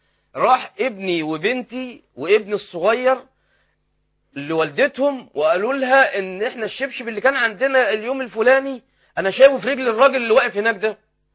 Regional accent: Abu Zaabal, Qalyubia, Egypt; انا اصلا يعني مسقط راسي ومحل اقامتي ابو زعبل البلد، وساكن في ابو زعبل البلد في شارع اسمه شارع الكركات، وشارع وساكن في مؤخره شارع الكركات الذي يفصل بينه وبين ليمان ابو زعبل عده امتار.

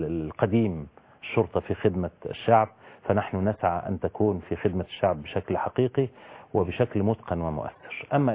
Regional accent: Egypt; لكننا جميعا نقر كمصريين

